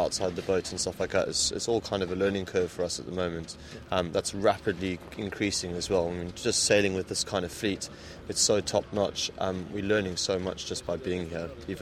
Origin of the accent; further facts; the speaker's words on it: Cape Town, Western Cape, South Africa; also born or lived in Durban; now in London, United Kingdom; I'm originally from Cape Town, and we used to both sail 29ers when we were younger, but I've been over in the UK for quite a while now